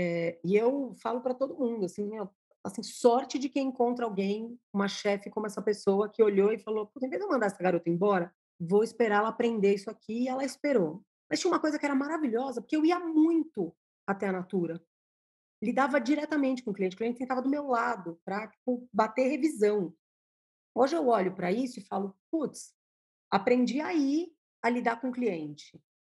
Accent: São Paulo, Brazil; also born or lived in São Gonçalo; Eu nasci em São Gonçalo, eu vivi super pouco lá, né? Assim, vivi, deve ter vivido, sei lá, um mês e pouco, o tempo suficiente de poder transportar uma criança de volta para São Paulo. Mas eu nasci lá e aí vim morar em São Paulo, enfim, muito pititica.

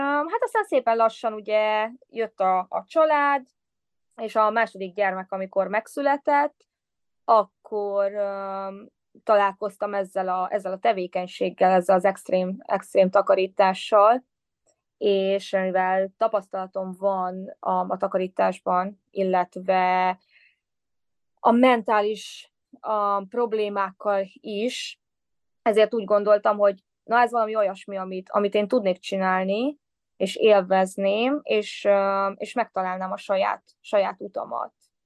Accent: Székesfehérvár, Fejér, Hungary; moved away as an adult; now in New York, United States; jelen pillanatban New Yorkban élek, de én egyébként egy székesfehérvári lány vagyok, és lány, nő, hogy is nevezzem magam. 10 évvel ezelőtt érkeztem az Egyesült Államokba

